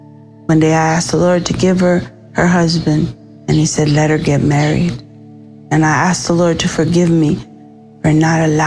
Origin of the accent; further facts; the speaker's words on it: Texas, United States; I'm from Texas.